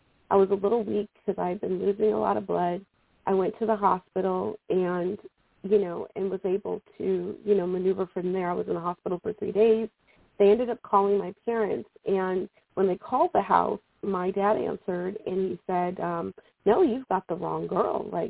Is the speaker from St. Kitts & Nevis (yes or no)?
yes; St. Kitts & Nevis; also born or lived in Canada; now in California, United States; I'm in California. I'm originally from St. Kitts. I lived in Canada.